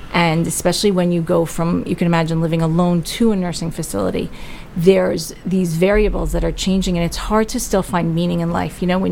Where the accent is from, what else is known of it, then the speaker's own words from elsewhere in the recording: New York, United States; I grew up in Rockland County in a nice little nuclear family, but at 4 years old, we had my grandmother move in with us